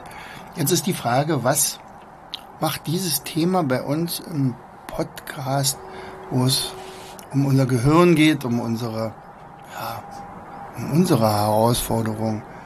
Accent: East Germany, Germany; ich bin ja damals in der DDR aufgewachsen

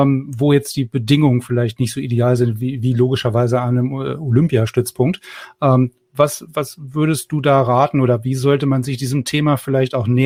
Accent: Laatzen, Lower Saxony, Germany; ich komme ja nun aus Laatzen

